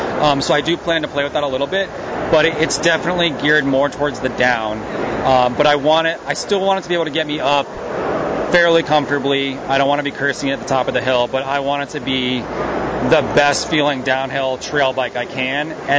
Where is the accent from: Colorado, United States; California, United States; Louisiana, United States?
Colorado, United States; Right, so I grew up in Colorado pretty much my whole life.